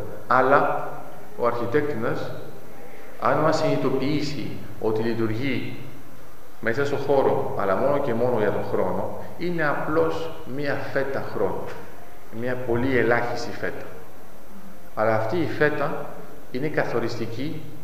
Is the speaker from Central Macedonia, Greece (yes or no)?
no; Volos, Thessaly, Greece; εγώ είμαι από το Βόλο.